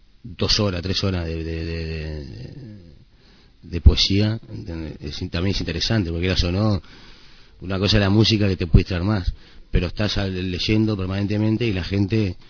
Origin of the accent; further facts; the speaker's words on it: Montevideo, Uruguay; para mí este barrio es lo más parecido a donde yo me crié, en Montevideo